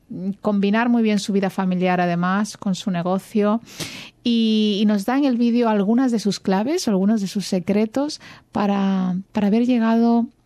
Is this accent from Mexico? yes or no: no; Andalusia, Spain; su familia es andaluza. De hecho, su familia es del mismo sitio que la mía. Las dos somos granadinas, o sea que compartimos ahí un poco de... Somos paisanas también de alguna manera.